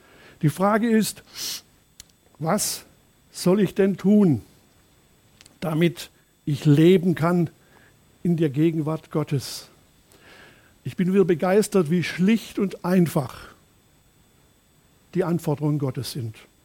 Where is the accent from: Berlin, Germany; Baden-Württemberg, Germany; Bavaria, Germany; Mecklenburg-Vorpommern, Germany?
Baden-Württemberg, Germany; als Schwabe, Trollinger und Lemberger verwöhnt